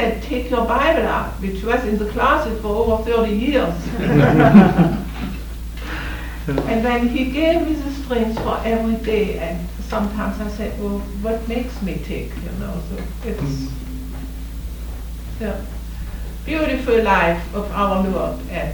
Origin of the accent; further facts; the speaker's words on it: Germany; born there; English is a second language; moved away; I was born in Germany, and through Hitler and through Jewish background, that was not allowed.